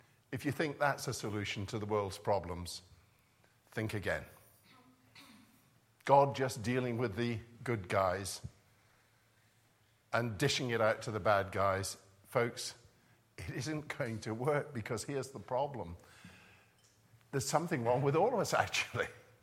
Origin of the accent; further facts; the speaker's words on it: Scotland, United Kingdom; But I was brought up in Scotland. You have to understand that. And in Scotland, on a Sunday, it used to be the case that not only could you not play in the parks